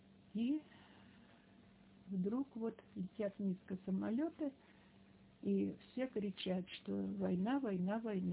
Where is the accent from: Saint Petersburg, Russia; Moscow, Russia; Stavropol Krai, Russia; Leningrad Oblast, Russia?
Leningrad Oblast, Russia; Lyuban; born there; Да, я родилась в Любани в 1937 году, 8 октября.